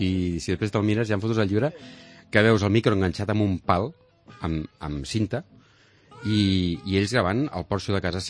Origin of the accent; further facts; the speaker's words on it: Catalonia, Spain; born there; jo no sé per què vaig néixer al Berguedà en lloc del Mississipi.